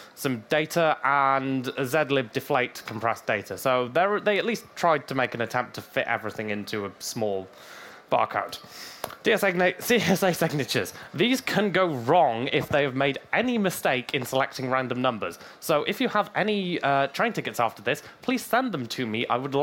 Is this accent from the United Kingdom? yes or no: yes; Wales, United Kingdom; now in Germany; So, I'm from Wales, which is in the UK, if you don't know, and I currently live in Germany.